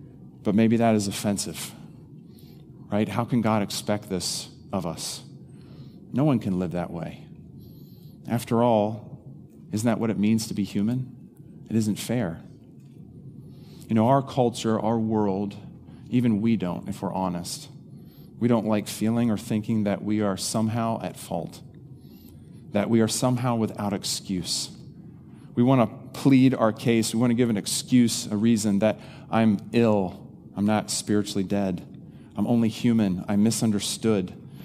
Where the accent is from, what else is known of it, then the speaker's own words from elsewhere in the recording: Eastern United States, United States; growing up in the Eastern part of the United States, you don't kind of have this thing that goes on.